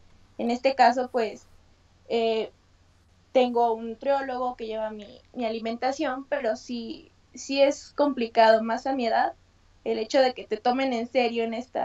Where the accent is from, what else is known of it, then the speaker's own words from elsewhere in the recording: State of Mexico, Mexico; Bueno, yo soy del Estado de México.